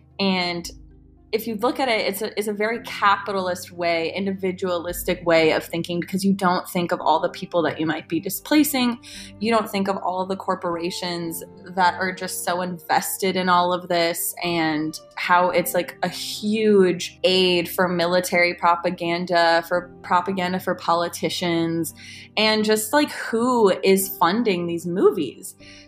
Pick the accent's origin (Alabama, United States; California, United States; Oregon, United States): California, United States; Los Angeles; I guess my radicalization started because I was born and raised in Los Angeles, which we all know is a huge hub for homelessness.